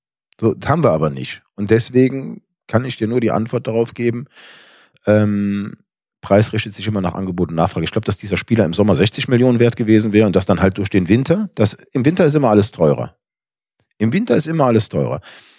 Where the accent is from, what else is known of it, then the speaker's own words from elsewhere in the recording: Cologne, North Rhine-Westphalia, Germany; ich komme aus Köln